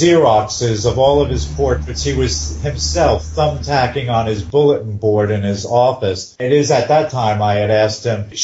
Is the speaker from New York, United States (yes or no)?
yes; Garden City, New York, United States; I moved from Garden City, Long Island into New York City about 1970-71.